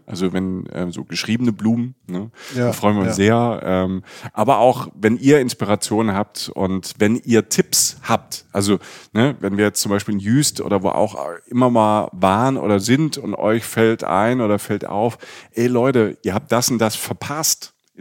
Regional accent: Rhineland-Palatinate, Germany; ich kenne die Stadt ganz gut, weil ich bin aus der Pfalz, aber Freiburg ist schon weit.

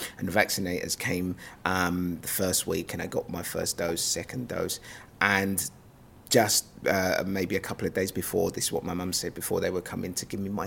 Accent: Lagos, Nigeria; born there; I was born in Lagos, Nigeria.

